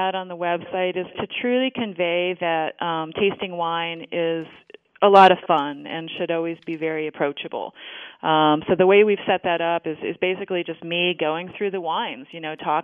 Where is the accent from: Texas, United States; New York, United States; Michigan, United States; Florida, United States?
Michigan, United States; Lansing; moved away as an adult; also born or lived in Bellingham, Washington; now in California, United States; I grew up in Lansing, Michigan, of all places, and took a pretty circuitous route here to California. Moved to Bellingham, Washington for a little while and did many things after high school.